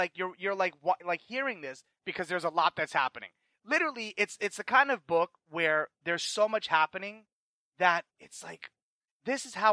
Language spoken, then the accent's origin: English; New York City, New York, United States; And I'm a New Yorker, too.